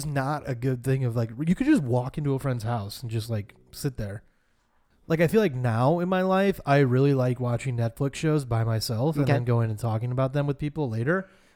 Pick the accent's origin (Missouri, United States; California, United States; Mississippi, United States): Missouri, United States; St. Louis; so I'm from St. Louis